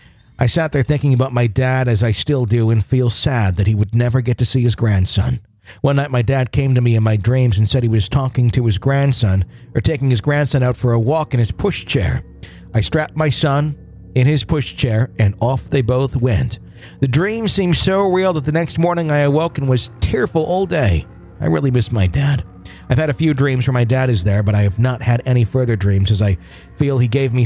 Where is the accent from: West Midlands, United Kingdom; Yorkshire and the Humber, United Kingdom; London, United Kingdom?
Yorkshire and the Humber, United Kingdom; I'm from East Yorkshire in the UK and I've lived here for all of my 51 years.